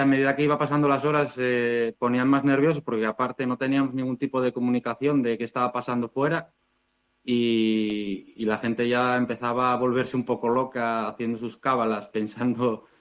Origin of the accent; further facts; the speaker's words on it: Oviedo, Asturias, Spain; De Oviedo